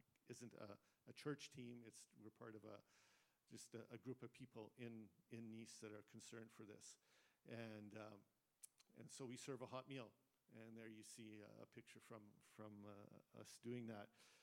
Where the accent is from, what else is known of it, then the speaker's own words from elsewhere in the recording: Abbotsford, British Columbia, Canada; I'm from Abbotsford, B.C. I grew up there. The Lord sent me out 37 years ago.